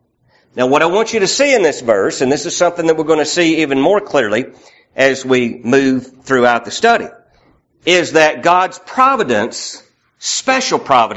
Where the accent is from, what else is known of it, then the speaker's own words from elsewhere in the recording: Southern United States, United States; I'm from the South. It's, you know, it's football, sweet tea, you know, gravy and biscuit, you know. I'm from the South, forgive me. And in Alabama, it's even worse.